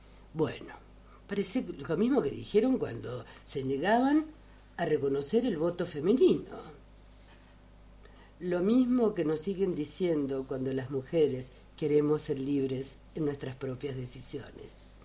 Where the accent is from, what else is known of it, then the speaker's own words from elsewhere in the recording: Mendoza, Argentina; que como mendocina, pisar una radio tan querida